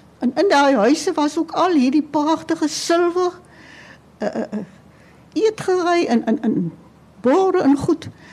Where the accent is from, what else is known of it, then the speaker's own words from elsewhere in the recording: Doringbaai, Western Cape, South Africa; also born or lived in Lambert's Bay; en ek het nie groot geword in die area nie. Ek het op Doringbaai en Lammelsbaai groot geword